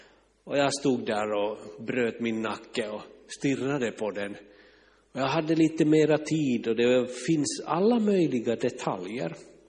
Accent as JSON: {"language": "Swedish", "country": "Finland", "accent": "Finnish", "said": "Alltså, jag bara låter som en finne."}